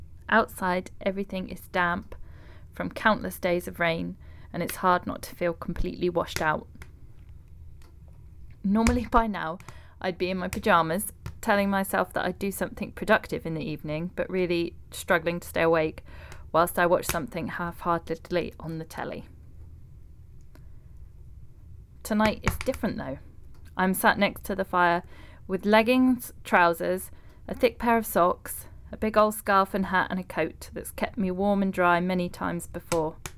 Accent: South West England, United Kingdom; now in Somerset, United Kingdom; Growing up in Devon and now living in Somerset

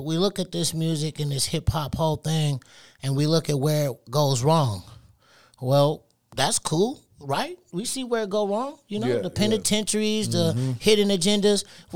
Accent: Minneapolis, Minnesota, United States; I came from Minneapolis. I swear I didn't know who it was, man.

